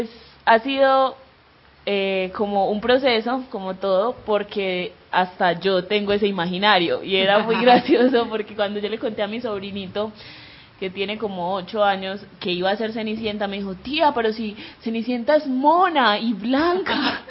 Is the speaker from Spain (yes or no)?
no; Chocó, Colombia; accent: Chocoano; y en la vida yo hablo chocuano, pero no sé, en el teatro igual, por más chocuano que sea